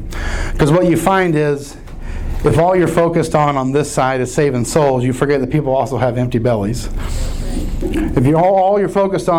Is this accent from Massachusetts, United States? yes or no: no; Mount Vernon, Illinois, United States; my parents have run a soup kitchen in my hometown of Mount Vernon, Illinois